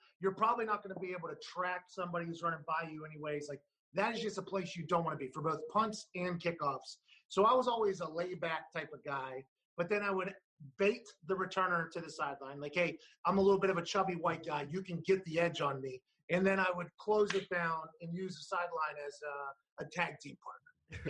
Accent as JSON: {"language": "English", "town": "Pittsburgh", "region": "Pennsylvania", "country": "United States", "said": "And I'm from Pittsburgh, right? I grew up playing football."}